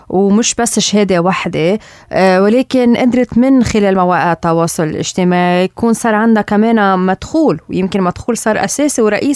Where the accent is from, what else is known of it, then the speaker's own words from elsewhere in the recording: Lebanon; نحن بعدنا مستمرين كلبنانية